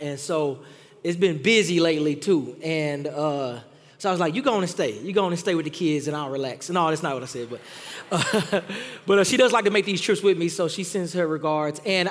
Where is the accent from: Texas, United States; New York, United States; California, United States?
Texas, United States; accent: Texas; now in Miami, United States; One of my jokes is, too, that I am a Texan still through and through. I am trying to keep my Texas accent as a Miami pastor